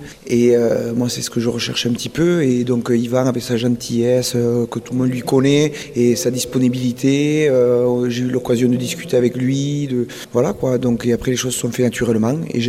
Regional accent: Bordes, Nouvelle-Aquitaine, France; Je suis précisément de Bordes, c'est à côté de Pau.

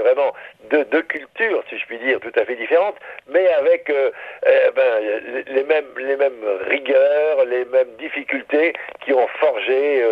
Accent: Hauts-de-France, France; Oui, je suis un ch'ti de pure souche, pas de père et mère, et très attaché à ma région

